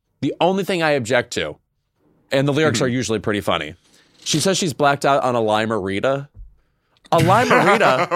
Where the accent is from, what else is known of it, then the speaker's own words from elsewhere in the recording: Midwest, United States; So I love corn. I'm from the Midwest, as you are.